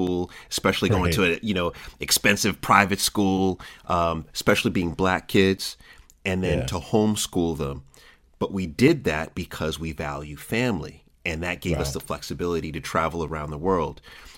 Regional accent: Jamaica; And I'm Jamaican, you know, I have more than one job.

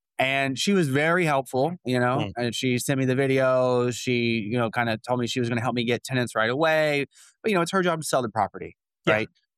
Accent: Knoxville, Tennessee, United States; And currently I'm looking in Knoxville, Tennessee, my hometown market, because, you know, it's a market that I know, right?

